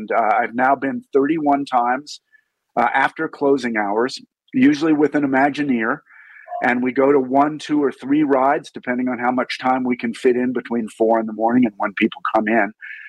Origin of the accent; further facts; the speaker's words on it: Greenwich, Connecticut, United States; moved away as an adult; also born or lived in New York; now in Idaho, United States; I was born out on Long Island in New York, and I was raised in a suburb of Connecticut called Greenwich. And I drifted out to Idaho in my late 20s